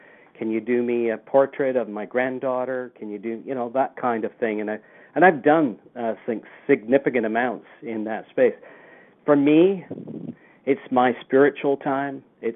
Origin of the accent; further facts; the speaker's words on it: North West England, United Kingdom; now in Canada; Interestingly, I grew up in the UK, and I emigrated to Canada in 1967. I came over from Lancashire